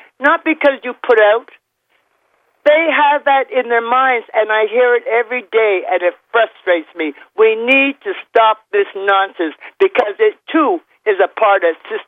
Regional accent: Montreal, Quebec, Canada; You know, I come from Montreal. I lived in Montreal.

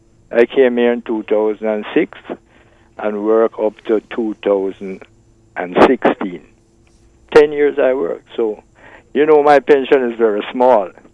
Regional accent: Jamaica; moved away as an adult; now in Barbados; I'm a Jamaican, okay?

